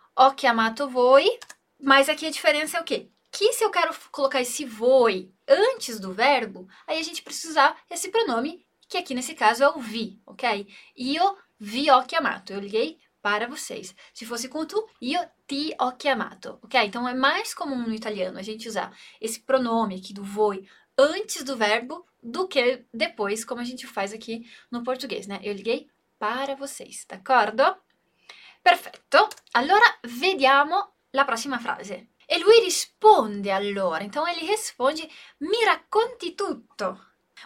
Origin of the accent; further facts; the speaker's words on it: Brazil; eu sou brasileira, mas tenho ancestrais italianos. Esse é também é o meu caso